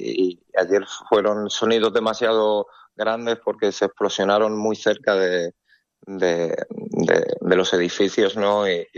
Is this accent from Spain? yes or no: yes; Spain; Pero para la gente que venimos de España, pues bueno, es complicado